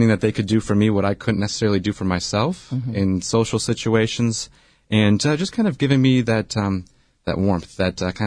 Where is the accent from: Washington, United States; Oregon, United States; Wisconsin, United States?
Wisconsin, United States; moved away as an adult; also born or lived in San Diego; We moved from Wisconsin, where I was living and where I grew up, to San Diego in 2010.